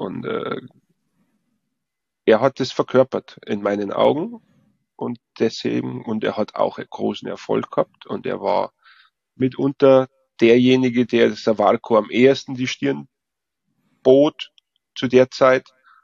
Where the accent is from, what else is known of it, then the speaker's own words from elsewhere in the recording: Bavaria, Germany; Ich als Bayer und da im tiefen Osten drüben.